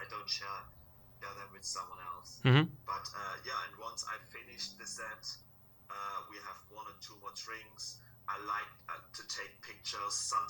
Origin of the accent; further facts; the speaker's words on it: Dresden, Saxony, Germany; my hometown, where I grew up, and I'm still living in, and also my studio.